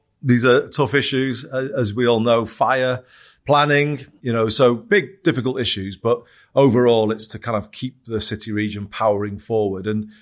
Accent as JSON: {"language": "English", "town": "Manchester", "region": "North West England", "country": "United Kingdom", "tie": "born or raised there", "also_born_or_lived": "Liverpool", "said": "I was born in Aintree in Liverpool. I cannot deny that. But when I was one, my dad got a job in Manchester city centre. So we, as a family, moved over this way. We actually grew up in the Lee area, actually. But I spent my sort of youth really in the Manchester area."}